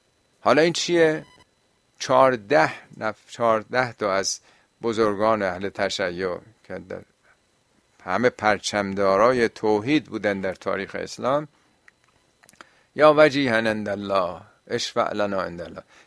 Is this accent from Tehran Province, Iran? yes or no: no; Hamadan, Iran; دیدیم ما خیلی همدانی ها مثلا خیلی چیزا که فتح زیره میخونن،